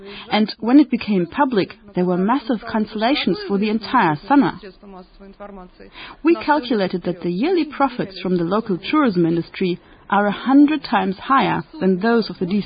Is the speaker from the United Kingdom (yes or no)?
no; Baltisk, Kaliningrad Oblast, Russia; I'm from Baltisk, formerly known as Pillau.